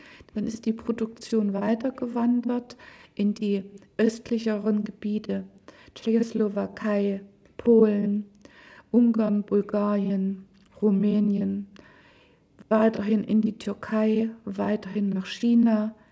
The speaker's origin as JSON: {"language": "German", "region": "East Germany", "country": "Germany", "said": "Also ich stamme ja noch aus der DDR sozusagen. Ich habe die Textilproduktion in der DDR miterlebt, habe zu dieser Zeit gelernt und studiert"}